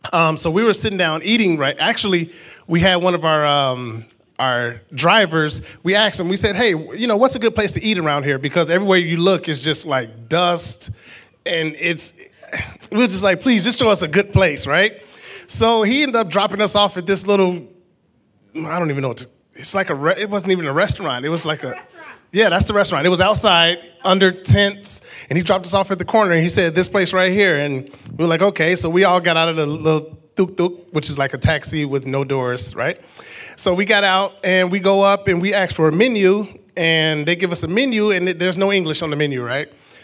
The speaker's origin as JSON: {"language": "English", "country": "United States", "said": "Because I'm an American who enjoys air conditioning."}